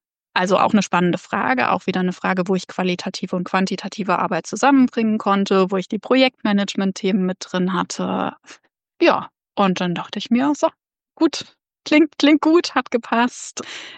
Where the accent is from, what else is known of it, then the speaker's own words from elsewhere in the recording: Edinburgh, Scotland, United Kingdom; now in Germany; ich komme aus Edinburgh, wo einfach so unglaublich viel Research Community ist und wo so viel passiert